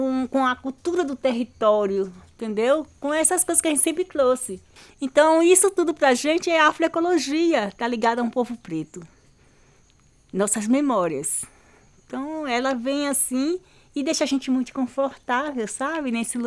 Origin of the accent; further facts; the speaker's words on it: Casa Amarela, Pernambuco, Brazil; born there; Eu nasci em Casa Amarela, minha mãe também nasceu em Casa Amarela, né? Minha avó foi morar lá após ficar adulta e ter casado com meu avô Civino. E aí a gente nasce num quilombo com contexto urbano.